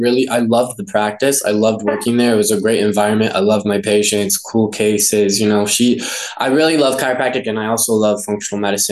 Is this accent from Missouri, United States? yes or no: no; Lima, Ohio, United States; So I was born in Columbus, grew up around Lima. The doctor that I saw was in Findlay. So just really small town, rural Ohio.